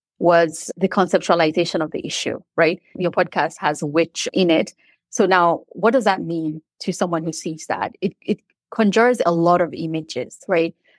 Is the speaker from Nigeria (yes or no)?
yes; Nigeria; I myself, I'm a Nigerian, so I'm an African woman, but I have albinism.